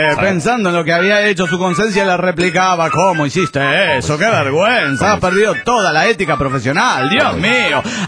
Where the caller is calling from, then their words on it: Cochabamba, Bolivia; de Cochabamba, Bolivia.